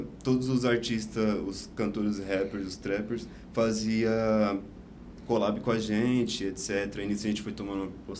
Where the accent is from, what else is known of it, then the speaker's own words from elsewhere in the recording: São Paulo, Brazil; Vim da minha cidadezinha do Grajaú. Agradeço a Deus por ter vindo de lá, terra